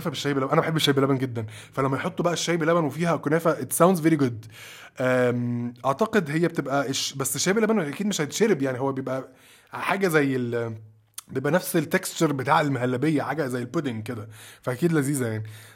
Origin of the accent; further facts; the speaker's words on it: Egypt; هنا بقى احنا عندنا في مصر حضرتك عندنا كرياتيفيتي